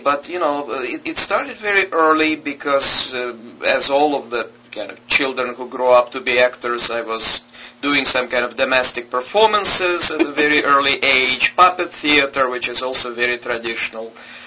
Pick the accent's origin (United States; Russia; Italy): Russia; Moscow; English is a second language; In Moscow, and in Russia's capital, at that point the capital of the Soviet Union.